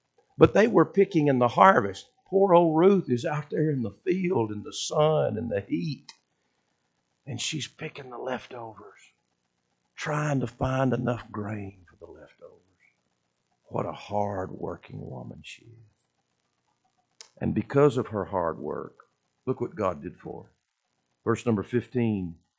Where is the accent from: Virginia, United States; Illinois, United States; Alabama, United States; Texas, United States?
Alabama, United States; A lot of people have, you know, since I'm from Alabama, I like to tell these stories.